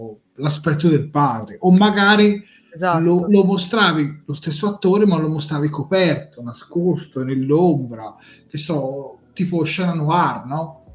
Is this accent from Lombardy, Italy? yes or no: no; Tuscany, Italy; Beh, babbo, specifichiamo che noi siamo toscani, perché per i siciliani vuol dire un'altra cosa.